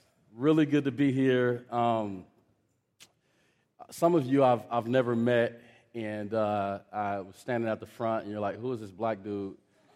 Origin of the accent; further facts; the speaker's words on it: Omaha, Nebraska, United States; For those of you who don't know me, I was born and raised in North Omaha.